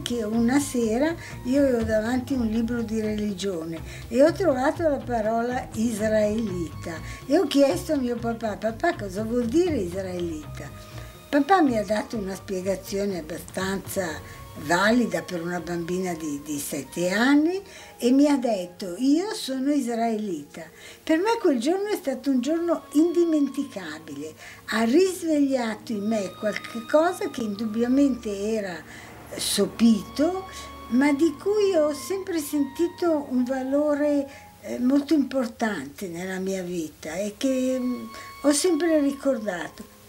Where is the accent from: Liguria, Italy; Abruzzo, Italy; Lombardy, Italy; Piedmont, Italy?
Lombardy, Italy; Milan; born there; sono nata a Milano l'11 giugno 1920 da una famiglia della media borghesia.